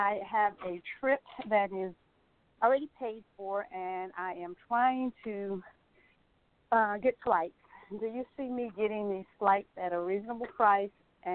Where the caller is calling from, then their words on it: Atlanta, Georgia, United States; I'm calling from Atlanta, Georgia.